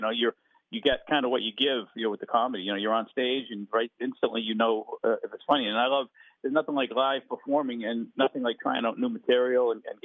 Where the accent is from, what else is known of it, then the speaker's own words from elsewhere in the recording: Boston, Massachusetts, United States; Yeah, I mean, I know I'm biased because I'm from Boston, but I think some of the best comics of all time come out of Boston